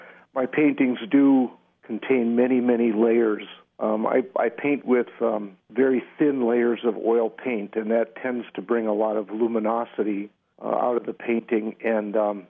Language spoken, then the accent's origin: English; South Dakota, United States; I came from South Dakota, where, of course, it's very flat. Uh-huh. And when I moved to Wisconsin, I was really struck by the nice rolling hills